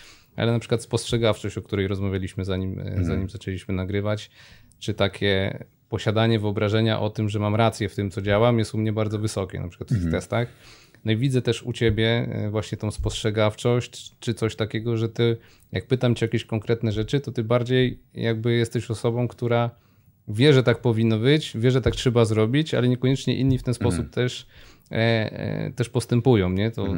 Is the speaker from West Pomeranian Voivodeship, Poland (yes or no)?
yes; Szczecinek, West Pomeranian Voivodeship, Poland; also born or lived in Poznań / Wrocław / Sydney / Bangkok; now in Warsaw, Poland; Jestem ze Szczecinka, ale mieszkałem i w Poznaniu, i we Wrocławiu, i w Sydney, i w Bangkoku, i w Dubaju, i teraz trafiłem tu do Warszawy. No i w Warszawie mieszkam krótko